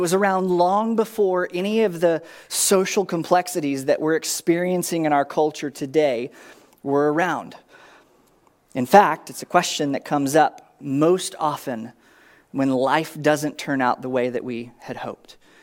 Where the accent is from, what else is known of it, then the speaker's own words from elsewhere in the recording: Tennessee, United States; where I grew up in Tennessee, we actually had amenities like running water and electricity and cable television.